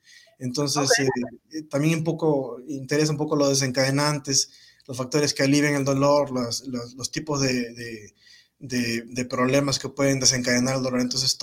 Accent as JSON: {"language": "Spanish", "country": "Peru", "also_born_or_lived": "New Mexico, United States / Houston, United States", "moved": "as an adult", "said": "yo soy de Perú, de Sudamérica. Hice el entrenamiento ya de medicina y después me fui para Nuevo México."}